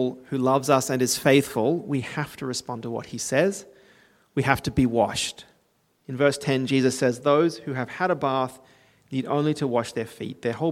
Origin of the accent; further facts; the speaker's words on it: Gold Coast, Queensland, Australia; As a boy growing up on the Gold Coast, I remember that children would have said at church, Pastor Gregory, Pastor O'Connor.